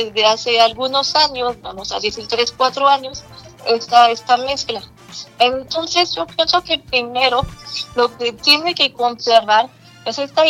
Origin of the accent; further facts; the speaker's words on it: France; Spanish is a second language; como ustedes lo pueden escuchar, por mi acento no estoy de aquí, estoy de Francia. Y cuando yo llegué